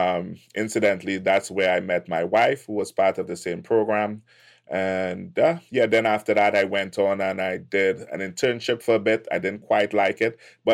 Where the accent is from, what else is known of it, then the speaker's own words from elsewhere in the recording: Trinidad & Tobago; So originally from Trinidad and Tobago, it's next to Venezuela. We are the furthest island down the chain of, if you're not familiar